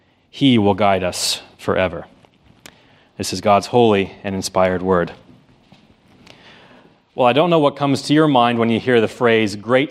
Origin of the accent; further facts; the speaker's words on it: Nebraska, United States; Of course, I was born and raised just south of Omaha, and I was pretty used